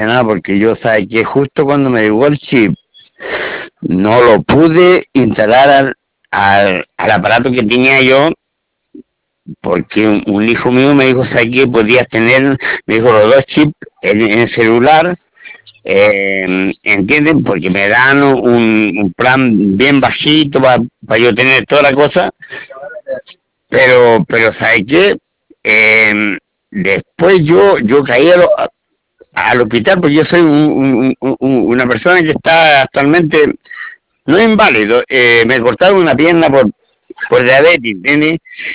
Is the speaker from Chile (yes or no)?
yes; Melipilla, Santiago Metropolitan Region, Chile; yo soy de Melipilla